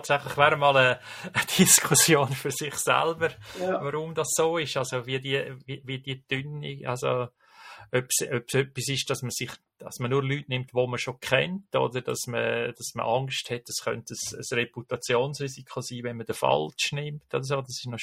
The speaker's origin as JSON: {"language": "German", "country": "Switzerland", "said": "Aber müssen wir da immer noch etwas lernen als Schweizer?"}